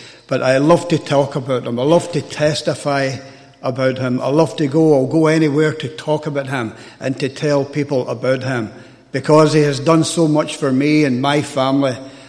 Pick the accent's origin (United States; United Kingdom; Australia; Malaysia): United Kingdom; Scotland; I was born and bred just outside Glasgow. I was born and brought up into a Roman Catholic family.